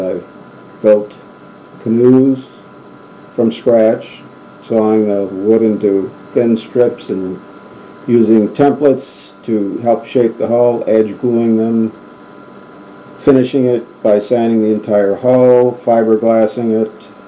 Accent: Winthrop Harbor, Illinois, United States; also born or lived in Kenosha; I was born in Kenosha, Wisconsin, which is located approximately 4 miles north of the Illinois-Wisconsin state line on Lake Michigan. I lived in Winthrop Harbor, Illinois

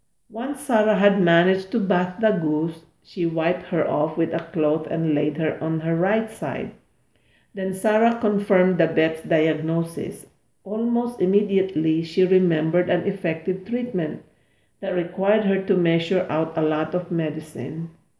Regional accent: Bulan, Bicol Region, Philippines; first language Bicol; English is a second language; And so the first language I learned was the dialect of Bicol. And my native tongue has a Bicol accent by living in Bulan, Sorsogon.

